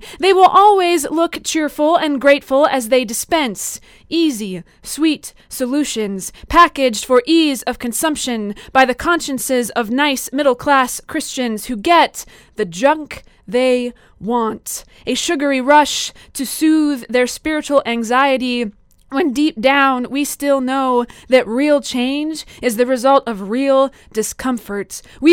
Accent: Spokane, Washington, United States; moved away as an adult; also born or lived in Kazakhstan; I was born and raised in Spokane, and then I left, so I was on the East Coast for a while. And then I was in the Peace Corps in Kazakhstan, in Central Asia.

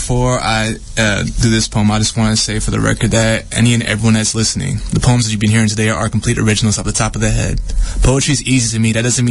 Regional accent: Seattle, Washington, United States; also born or lived in Dallas / Vallejo; Actually, I was born in Dallas, Texas. I moved up from Vallejo, California to Seattle, Washington. Graduated high school out there

